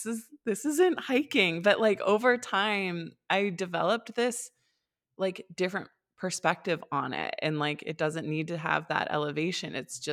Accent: Maine, United States; And I came down from Maine, which like, I know if you're listening to this and you're in the American West and you're used to these like huge mountains, you're probably gonna laugh at me

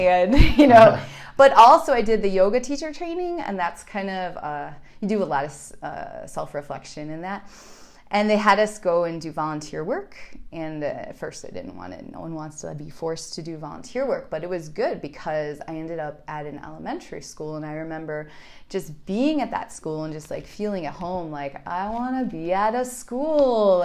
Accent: Chicago, Illinois, United States; I'm from Chicago.

